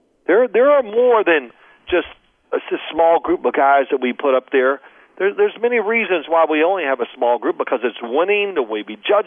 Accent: Louisville, Kentucky, United States; I grew up in Louisville, Kentucky.

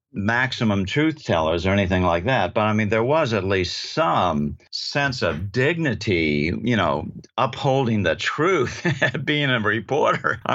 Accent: Virginia, United States; I grew up in Northern Virginia and horse country

